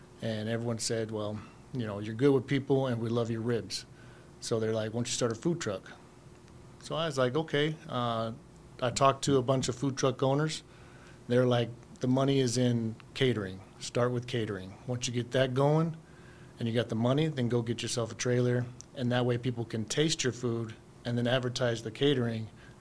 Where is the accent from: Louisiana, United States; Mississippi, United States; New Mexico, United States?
New Mexico, United States; Alamogordo; I was from Alamogordo.